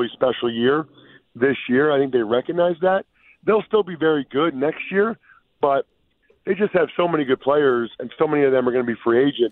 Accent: Pennsylvania, United States; I mean, I grew up outside of Philadelphia.

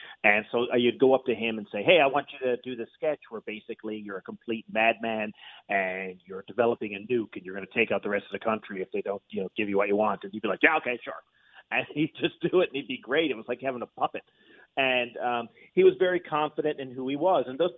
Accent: St. John's, Newfoundland and Labrador, Canada; it's always been a place where I grew up in St. John's, Newfoundland.

